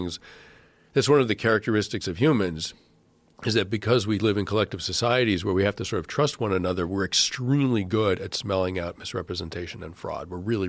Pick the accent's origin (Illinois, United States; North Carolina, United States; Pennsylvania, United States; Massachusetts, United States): Massachusetts, United States; I grew up in Massachusetts and I get it, you know?